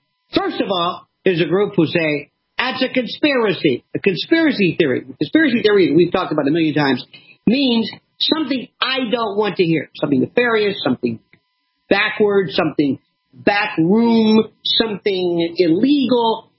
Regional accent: United States; I'm an American citizen who loves this country

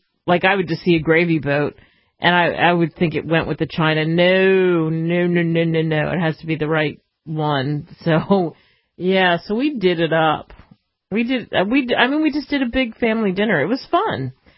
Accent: Philadelphia, Pennsylvania, United States; I'm from Philadelphia, and I've moved all over and lived in this great country all over the place.

